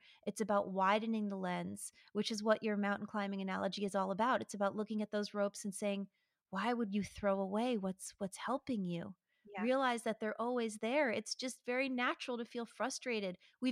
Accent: United States; First of all, see, you're British and I'm American.

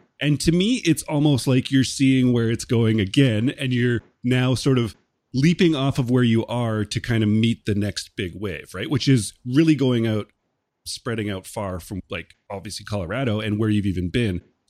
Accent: Canada; I'm a Canadian

